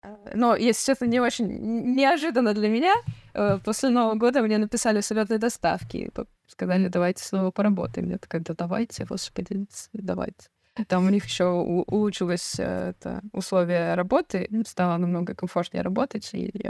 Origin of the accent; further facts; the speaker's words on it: Siberia, Russia; Ну да, если честно, я сибиряк, поэтому мне теплые места не очень закатывают